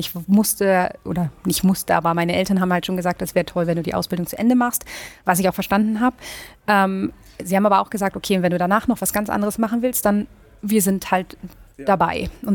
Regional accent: Northern Germany, Germany; ich komme aus Norddeutschland, für mich war es recht normal, dass überall Meer ist.

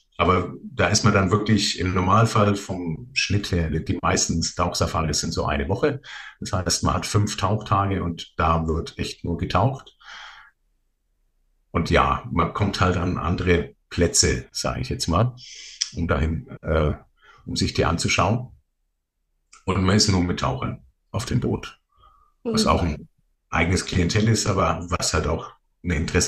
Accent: Nuremberg, Bavaria, Germany; Also aus der Ecke von Nürnberg, wie man vermutlich hört.

